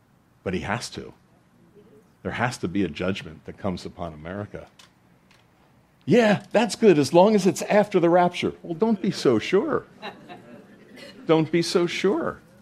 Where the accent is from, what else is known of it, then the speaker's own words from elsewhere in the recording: United States; And those of us, because we're Christian Americans, we like to play, I do, I like to play my rights as an American